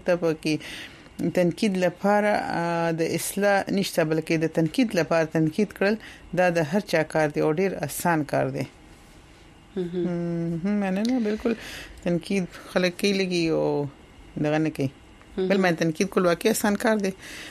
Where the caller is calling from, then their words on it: Saudi Arabia; زه د سعودي عرب نه یم